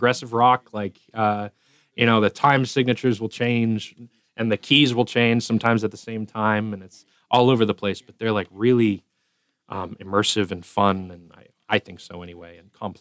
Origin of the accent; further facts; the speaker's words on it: Milford, New Hampshire, United States; also born or lived in Nashua; I was born in Nashua, for 7 years. But then or 6 years. And then we moved to, more or less, we moved to Milford after that. So I say I grew up in Milford.